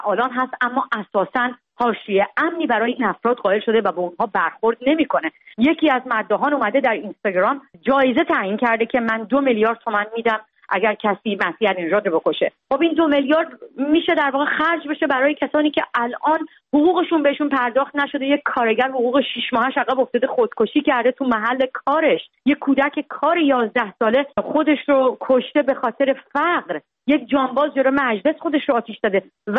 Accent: Iran; moved away; من که فرسنگا دور از ایرانم

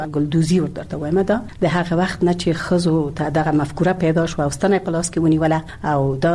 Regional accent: Ghazni, Afghanistan; born there; زه خو په غزنی کې زیږیدلې ما او د غزنی خلک مې لیدلې دي

